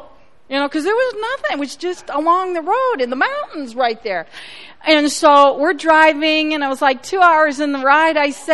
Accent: South Carolina, United States; I'm from South Carolina, so I come up when I can.

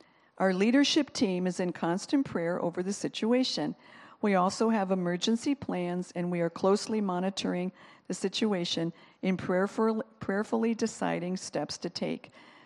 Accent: United States; Because I'm from America

